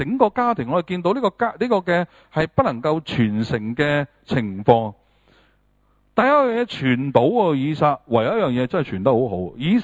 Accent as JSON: {"language": "Cantonese", "country": "China", "said": "我中国人系咁噶嘛。"}